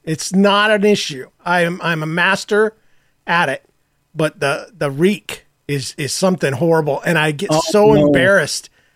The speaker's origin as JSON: {"language": "English", "region": "the South", "country": "United States", "said": "You know, I'm from the South ultimately. And even though I don't still have my accent"}